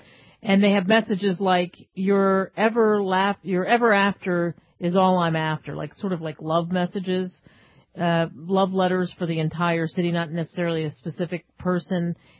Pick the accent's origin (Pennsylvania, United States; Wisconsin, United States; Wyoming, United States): Pennsylvania, United States; Philadelphia; Let's go to my hometown, Philadelphia.